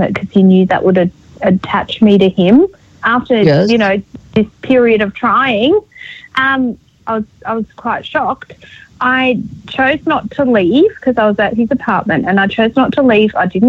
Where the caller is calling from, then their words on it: Australia; I'm calling from Australia, so I'm really excited to talk to you guys